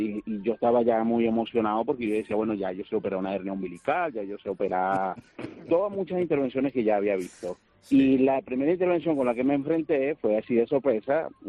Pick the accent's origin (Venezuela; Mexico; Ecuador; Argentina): Venezuela; moved away as an adult; now in Spain; Soy venezolano, tengo 3 años aquí ya en España